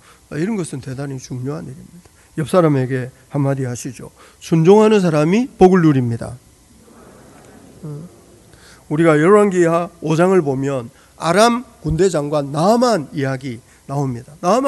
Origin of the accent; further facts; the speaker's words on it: Busan, South Korea; 제가 부산에서 자랐는데 부산 앞바다는 얼마나 맑은지